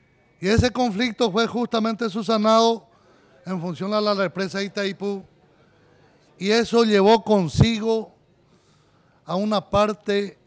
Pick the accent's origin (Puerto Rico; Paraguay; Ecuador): Paraguay; nosotros como paraguayos debemos de mirar